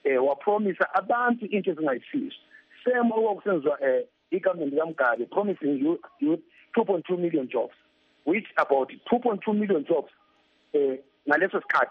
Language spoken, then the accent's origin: English; South Africa; It's our country. Let's die for our country. Let's stand up as young people and fight for our country.